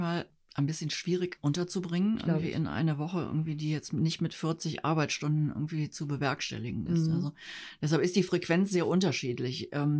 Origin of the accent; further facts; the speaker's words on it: Cologne, North Rhine-Westphalia, Germany; moved away as an adult; now in Berlin, Germany; ich bin ja Kölnerin, wie man vielleicht auch ein kleines bisschen hört. Ein ganz kleines bisschen. Und bin dann aus beruflichen Gründen vor über 7 Jahren irgendwie nach Berlin gezogen.